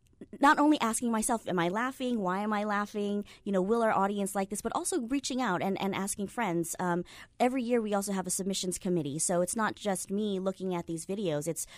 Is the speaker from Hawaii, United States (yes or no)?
yes; Kaneohe, Hawaii, United States; I grew up here in Kaneohe doing theater all my life.